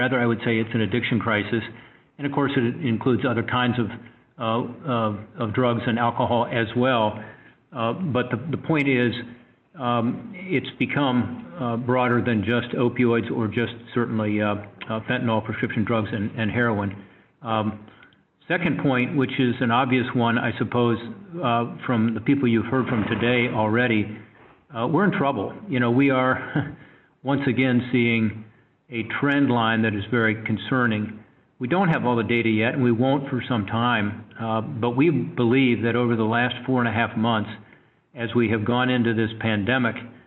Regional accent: Ohio, United States; But there's no question that in my home state of Ohio, in most of our communities, we've seen an upsurge

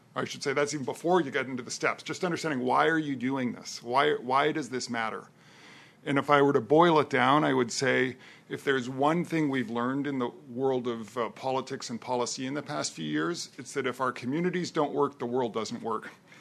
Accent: Canada; I'm Canadian, so I have a lot of Canadian reference points in my head every day

